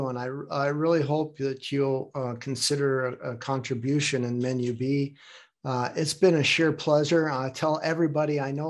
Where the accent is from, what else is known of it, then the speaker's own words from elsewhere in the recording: United States; now in Hamburg, Germany; I live in Hamburg, Germany right now, but I'm from America